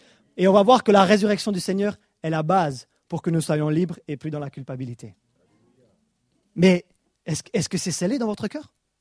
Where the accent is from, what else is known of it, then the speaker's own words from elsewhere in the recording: Switzerland; Vous savez, moi j'ai grandi en Suisse, on n'a pas l'habitude de faire des sacrifices dans ma culture.